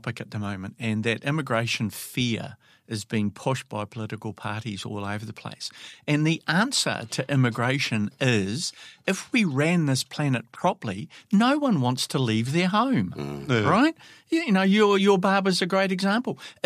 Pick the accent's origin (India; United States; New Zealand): New Zealand; I'm a Kiwi.